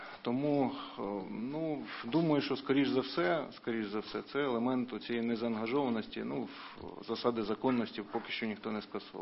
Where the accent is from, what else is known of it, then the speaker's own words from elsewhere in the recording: Crimea, Ukraine; Я сам з Криму